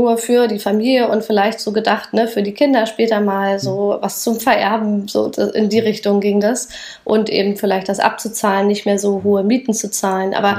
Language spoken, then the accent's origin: German; Schönfließ, Brandenburg, Germany; ich bin in Schönfließ aufgewachsen, ist auch alles im Norden da, im Speckgürtel.